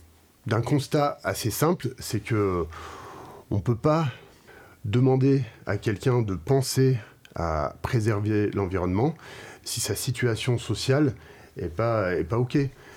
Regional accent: Provence-Alpes-Côte d'Azur, France; Eh ben moi je suis originaire du Briançonnais, donc j'ai toujours vu cette association dans le paysage.

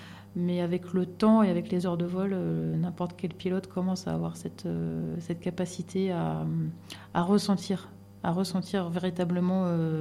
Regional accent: Angers, Pays de la Loire, France; now in Château-Arnoux-Saint-Auban, France; je suis originaire d'Angers, donc entre Nantes et Tours, dans le nord-ouest de la France.

